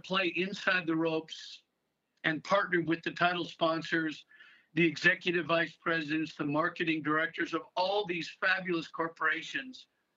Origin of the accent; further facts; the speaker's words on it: Portland, Oregon, United States; When I was a kid growing up in Portland, Oregon, Rex, my family, we drove down to Pebble Beach